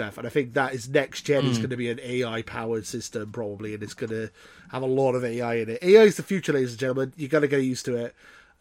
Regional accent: Wales, United Kingdom; Well, I'm Welsh, so I should be a farmer, really.

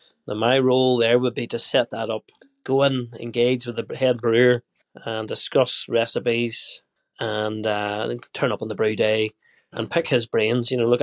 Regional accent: Australia; accent: Australian; So as you can tell, my Australian accent's getting thicker by the day.

